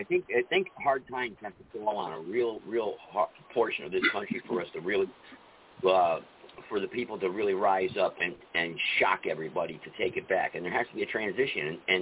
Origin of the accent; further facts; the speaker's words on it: Connecticut, United States; I'm from Connecticut, actually.